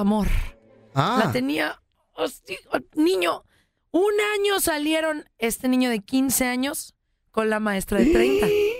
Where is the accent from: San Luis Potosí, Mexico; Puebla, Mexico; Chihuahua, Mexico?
Chihuahua, Mexico; Porque yo también soy de Chihuahua.